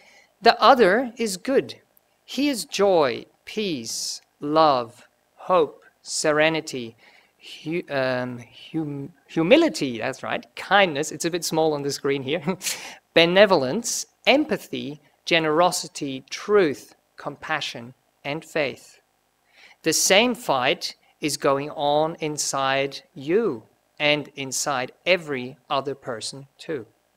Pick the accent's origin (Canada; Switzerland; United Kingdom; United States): Switzerland; first language German; English is a second language; I'm from Switzerland, and the official language in Switzerland, well, we have four, but one of them is German.